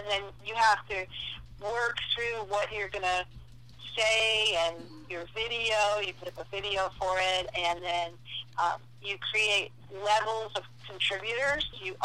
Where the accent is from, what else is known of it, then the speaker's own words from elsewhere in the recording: Massachusetts, United States; born there; now in Fort Lauderdale, United States; I was born in Massachusetts. I now live in Fort Lauderdale, Florida.